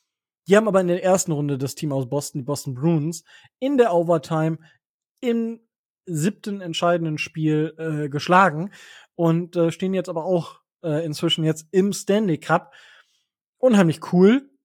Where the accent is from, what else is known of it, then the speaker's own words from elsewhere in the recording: Osnabrück, Lower Saxony, Germany; ich komme ja aus Osnabrück